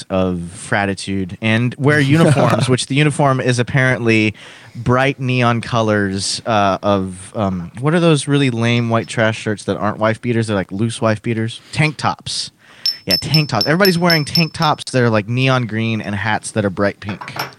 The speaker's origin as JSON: {"language": "English", "region": "the South", "country": "United States", "said": "Yep. I'm from the South."}